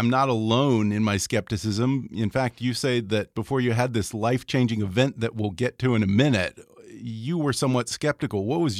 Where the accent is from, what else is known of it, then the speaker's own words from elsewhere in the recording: Texas, United States; you know, I'm from Texas.